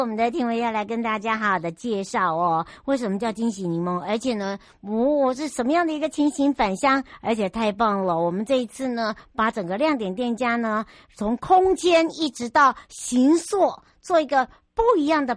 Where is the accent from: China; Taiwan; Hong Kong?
Taiwan; Hualien County; 回到我的故乡花东纵谷之外呢，来到了玉里了。